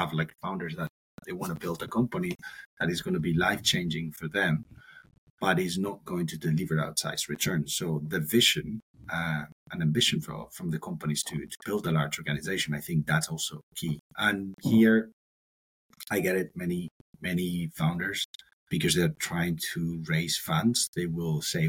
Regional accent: Spain; I'm from Spain.

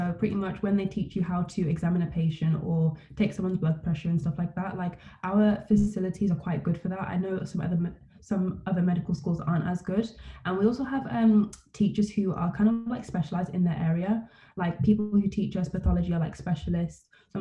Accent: London, United Kingdom; born there; I was born in London

